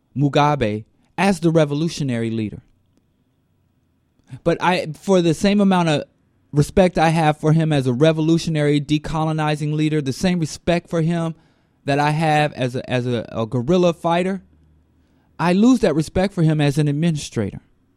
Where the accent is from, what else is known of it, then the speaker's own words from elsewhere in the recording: Midwest, United States; moved away as an adult; I'm from the Midwest. I'm from the Bible Belt, which is also the porn belt and the gun belt.